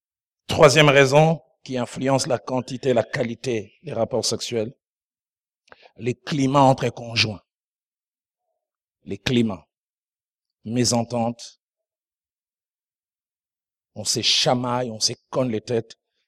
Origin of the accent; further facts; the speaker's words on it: Matadi, Kongo Central, DR Congo; J'ai assisté à une réunion des couples chez nous, au Bas-Congo, à Matadi.